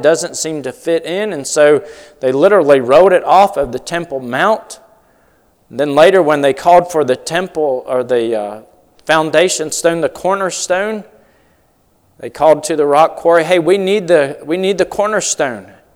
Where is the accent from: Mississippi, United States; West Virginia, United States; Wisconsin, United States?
West Virginia, United States; I thought about a chorus that we used to sing in church where I grew up in West Virginia.